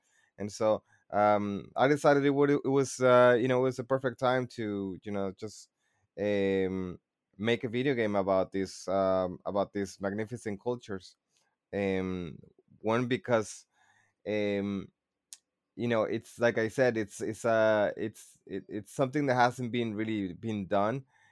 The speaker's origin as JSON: {"language": "English", "town": "San Francisco", "region": "California", "country": "United States", "tie": "born or raised there", "also_born_or_lived": "Mexico City", "said": "I grew up over there in the Mission, in San Francisco. That's kind of you know, that's like my origins"}